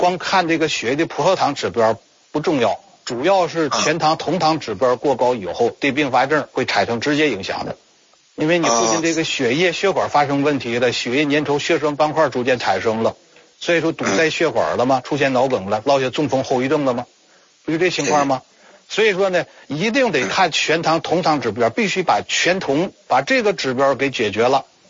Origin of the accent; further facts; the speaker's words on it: China; 因为本身我也是中国人，是吧？因为出国深造学习